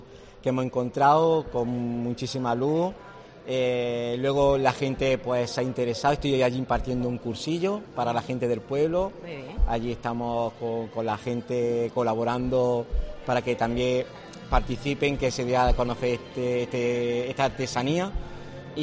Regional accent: Guadix, Andalusia, Spain; de allí, de donde yo soy, de Guadix.

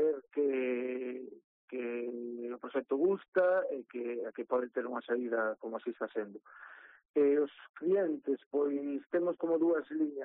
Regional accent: Ribeira, Galicia, Spain; eu estaba moito tempo fora da casa, e queríame establecer un pouquiño aquí, non? Na miña terra, en Ribeira.

